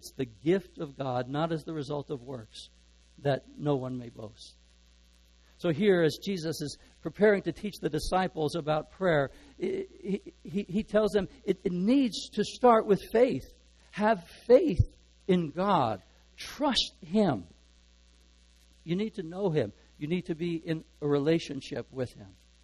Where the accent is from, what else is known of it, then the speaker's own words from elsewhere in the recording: New Jersey, United States; I'm from New Jersey, so I can pick on that a little bit.